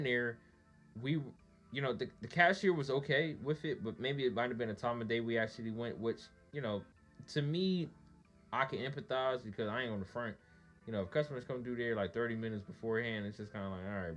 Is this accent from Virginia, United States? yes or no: yes; Virginia Beach, Virginia, United States; When I came from Virginia Beach, that's a melting pot. Dog, that's over there where the Navy people lived at.